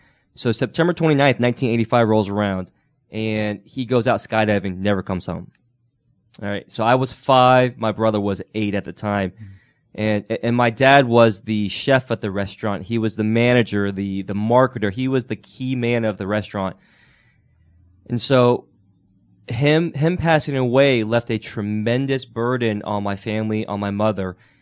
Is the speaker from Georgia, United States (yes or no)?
yes; Dunwoody, Georgia, United States; I was born and raised in Dunwoody, Georgia. My family had a Chinese restaurant in Dunwoody, Georgia at the Georgetown Shopping Center